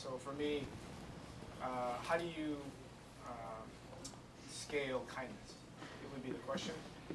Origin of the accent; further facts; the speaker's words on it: South Korea; my family's from Korea, I'm from Korea, and we have a business together, my father and I, a restaurant in Boston.